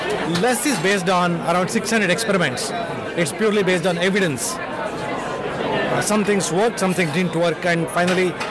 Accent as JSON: {"language": "English", "country": "Australia", "said": "I'm really proud that being an Australian"}